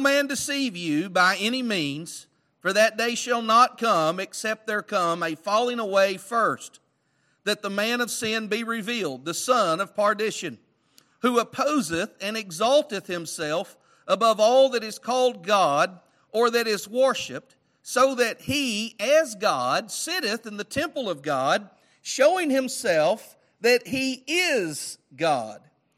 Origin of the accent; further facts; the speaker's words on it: Greenwood, United States; the First Baptist Church where we grew up there in Greenwood.